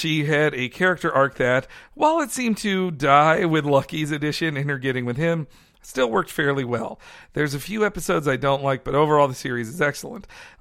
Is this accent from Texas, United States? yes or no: yes; Texas, United States; I grew up in Texas